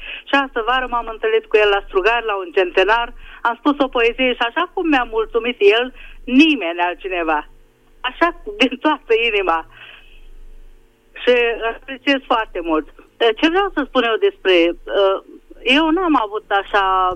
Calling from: Budapest, Hungary; vă sunt din Budapesta.

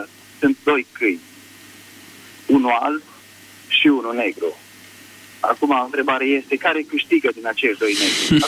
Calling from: Bistrița, Bistrița-Năsăud, Romania; De la Bistrița

